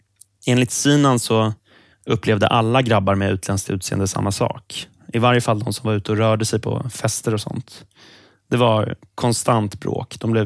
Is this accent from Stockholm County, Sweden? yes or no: yes; Sollentuna, Stockholm County, Sweden; I Sollentuna, där jag växte upp